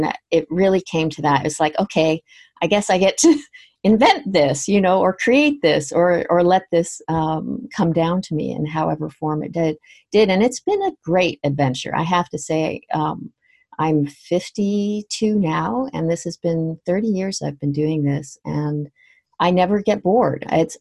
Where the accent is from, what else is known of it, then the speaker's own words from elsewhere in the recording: Canada; I grew up in Canada, just so sometimes I'll say mum and sometimes I'll say mom.